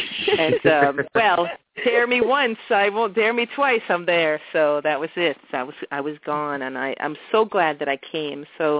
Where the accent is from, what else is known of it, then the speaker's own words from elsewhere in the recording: Scotland, United Kingdom; Well, I'm Scottish too, so that must be why I'm comfortable with you.